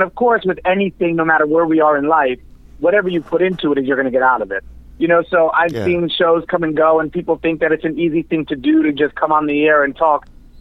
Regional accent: New York, United States; I grew up in New York.

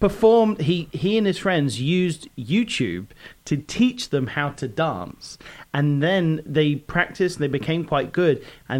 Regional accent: London, United Kingdom; moved away as an adult; now in United States; Grew up in North London.

